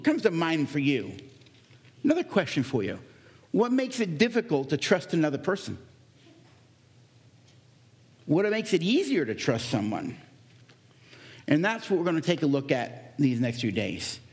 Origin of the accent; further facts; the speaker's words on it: Florida, United States; I'm from Florida. And we have two people visiting our state.